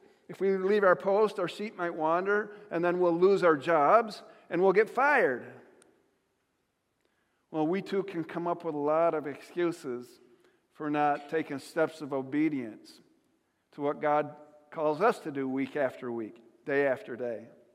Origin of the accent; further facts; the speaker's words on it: Jamestown, New York, United States; But for my hometown, it's Jamestown's Right to Know, Jamestown, New York.